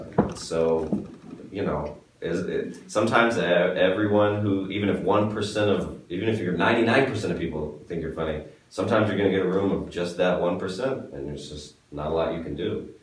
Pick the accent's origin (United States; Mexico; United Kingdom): United Kingdom; Royston, East of England; I mean, I'm from Royston, which is like an hour from here, but I lived in the city for 3 years.